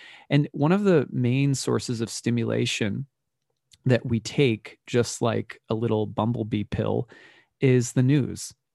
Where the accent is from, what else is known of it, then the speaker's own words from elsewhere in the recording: Minneapolis, Minnesota, United States; My parents originally from Michigan. I grew up in the Twin Cities.